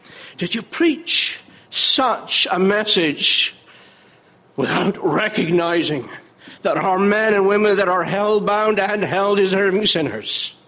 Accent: Edinburgh, Scotland, United Kingdom; Well, if it isn't obvious to you already by my accent, I have to confess that I come from Edinburgh

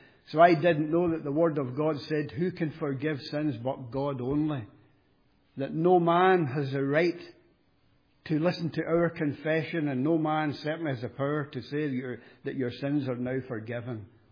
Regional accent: Scotland, United Kingdom; I was brought up in Jonah, not far from Glasgow, into a Roman Catholic family.

